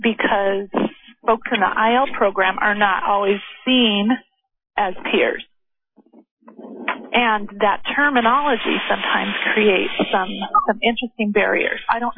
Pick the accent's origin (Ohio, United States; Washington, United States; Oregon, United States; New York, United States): Oregon, United States; I'm from Oregon.